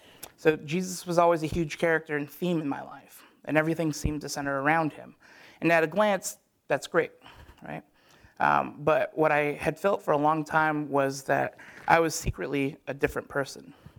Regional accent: California, United States; I grew up in California, and from a young age, I was pretty good at sports, especially football.

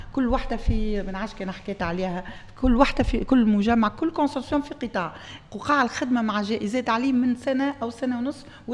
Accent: Tunisia; اللي عندنا في تونس

